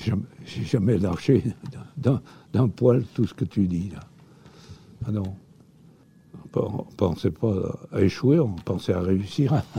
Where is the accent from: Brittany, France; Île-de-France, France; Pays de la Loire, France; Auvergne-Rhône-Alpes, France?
Auvergne-Rhône-Alpes, France; Bah, je suis du Vercors, je ne l'ai pas choisi. Villarzan, c'est dans le Vercors.